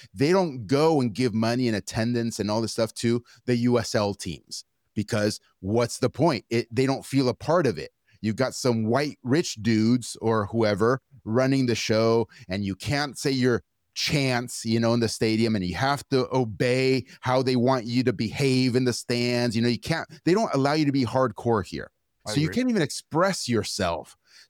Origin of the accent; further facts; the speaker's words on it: Argentina; I'm from Argentina, Argentine heritage. All my family's from Argentina.